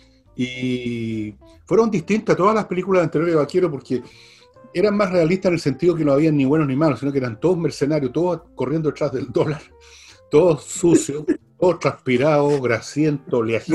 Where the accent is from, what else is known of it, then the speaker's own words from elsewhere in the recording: Chile; Nada, yo soy muy chileno.